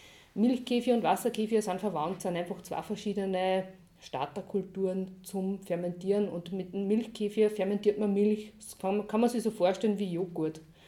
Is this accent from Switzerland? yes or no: no; Wartberg ob der Aist, Upper Austria, Austria; ich komme aus Wartburg ob der Eist. Ich habe einen Sohn, den habe ich schon sehr jung gekriegt, war lange alleinerziehend, wohne jetzt auf einem Bauernhof mit meinen Lebensgefährten